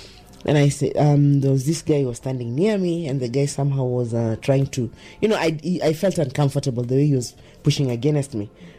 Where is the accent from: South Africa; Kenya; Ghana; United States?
Kenya; Kibera, Nairobi; I am the female Kenya Nubian cultural ambassador. I live in Kibera. I was born in Kibera, raised in Kibera, educated elsewhere, but still came back to Kibera. My roots are here.